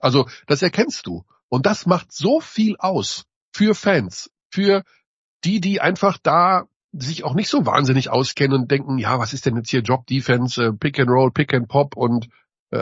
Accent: Hagen, North Rhine-Westphalia, Germany; Also ich komme ja aus Hagen, einer Basketballhochburg.

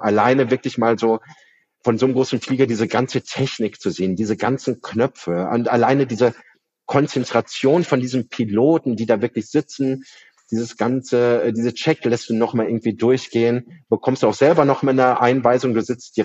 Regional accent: Bavaria, Germany; weil ich bin in Bayern aufgewachsen

